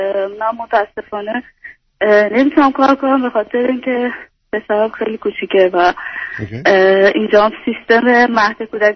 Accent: Iran; now in Italy; به عنوان یه ایرانی خارج از ایران

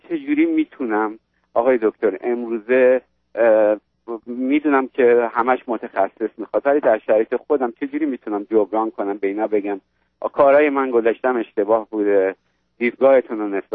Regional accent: Tehran, Tehran Province, Iran; من آقای دکتر در یه شرایط اجتماعی بزرگ شدم که در یه قسمت از تهران نارمک، فرهنگ اون جامعه،

